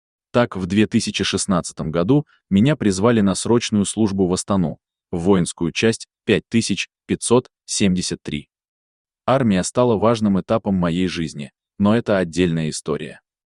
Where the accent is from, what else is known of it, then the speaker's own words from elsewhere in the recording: Shu, Jambyl Region, Kazakhstan; Я родился 24 января 1997 года в городе Шу на юге Казахстана. Моей малой родиной является село имени Динмухамеда Кунаева.